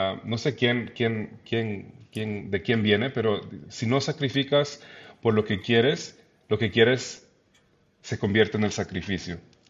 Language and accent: Spanish; El Salvador; now in Canberra, Australia; La familia, estamos, venimos de El Salvador y pues sí, es algo que. No había otra opción